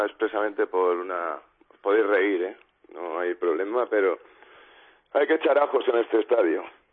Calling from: Mataró, Catalonia, Spain; de Mataró.

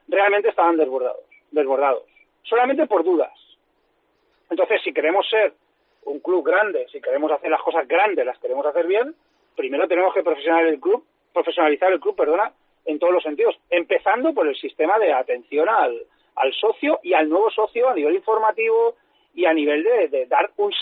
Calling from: Pineda de Mar, Catalonia, Spain; de Pineda de Mar.

